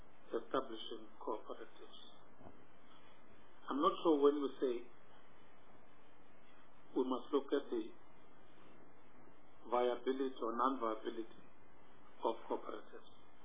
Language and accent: English; South Africa; I'm speaking as a South African, not necessarily as a department or as a as a committee member